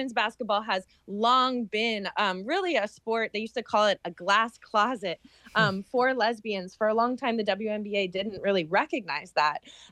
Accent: Oakland, California, United States; And I was born and raised in Oakland playing basketball since I was pretty young.

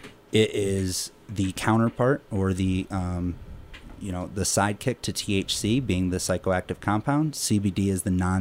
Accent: Ohio, United States; moved away as an adult; Well, I'm 27 years old. Been in the Roaring Fork Valley for almost 3 years now. I'm originally from Ohio, came out to Colorado in 2013, and got involved in cannabis, and have never looked back since.

